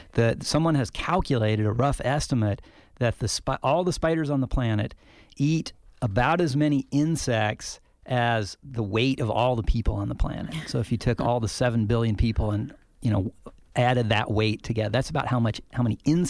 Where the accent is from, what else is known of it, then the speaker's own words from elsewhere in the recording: Las Cruces, New Mexico, United States; where I grew up in New Mexico, in my backyard in Las Cruces, I could probably find a couple of dozen black widows in almost any day of the year.